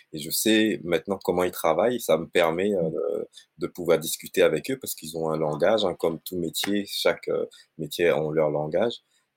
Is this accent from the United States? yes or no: no; Réunion, France; moved away as an adult; moi, je suis français, je suis né à l'île de la Réunion et j'ai vécu là-bas 20 ans. Et puis, je suis venu en métropole pour faire mes études supérieures. J'ai débarqué à Bordeaux